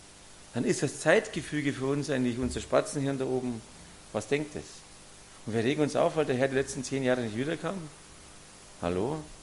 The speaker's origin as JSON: {"language": "German", "region": "Bavaria", "country": "Germany", "tie": "born or raised there", "said": "ich bin in Ammersee aufgewachsen, in einer kleinen Gärtnerei"}